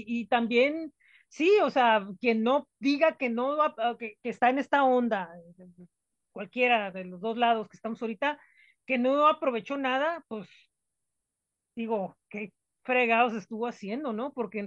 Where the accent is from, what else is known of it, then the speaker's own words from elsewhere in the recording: Mexico; sí hay mucho un poco de esa educación dentro de como somos como mexicanos